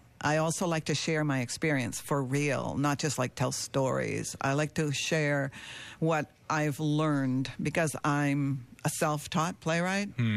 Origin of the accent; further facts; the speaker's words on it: Ontario, Canada; Well, you know, I grew up in Northern Ontario, so I'm biased. I think there's some really good talent here.